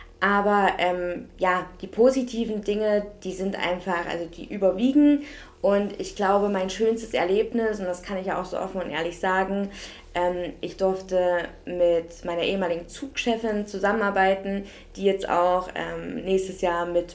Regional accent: Leipzig, Saxony, Germany; ich komme aus Leipzig

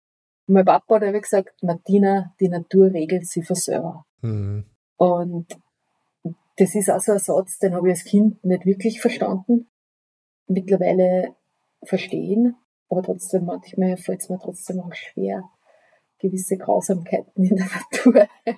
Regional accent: Saxony, Germany; einen Platz in der Nähe von mir, wo ich aufgewachsen bin, in der Oberlausser.

